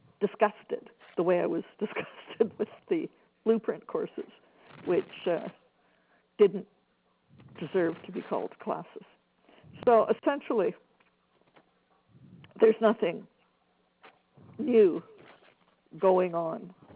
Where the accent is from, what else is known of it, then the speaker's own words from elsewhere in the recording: Canada; So being Canadian, I'm too polite to just hang up.